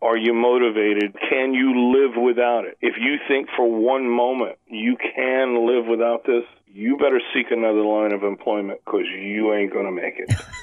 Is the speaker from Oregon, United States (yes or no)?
no; Staten Island, New York, United States; also born or lived in Florida; You know, I was born in Florida, but we moved to New York. I was living in Staten Island when … came to America and did Ed Sullivan.